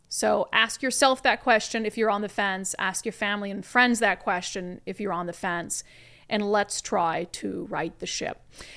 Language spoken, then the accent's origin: English; Minnesota, United States; accent: Minnesota; Although when I go to Minnesota, my Minnesota accent comes back thick, but that's my genuine accent.